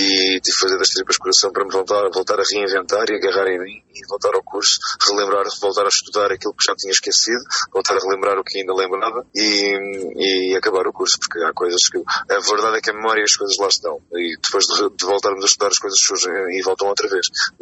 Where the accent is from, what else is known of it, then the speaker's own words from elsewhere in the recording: Lisbon, Portugal; Andava muito de skate, jogava muito à bola na rua, em Benfica, onde cresci.